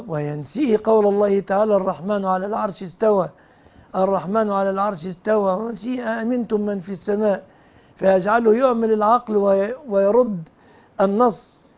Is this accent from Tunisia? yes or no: no; Egypt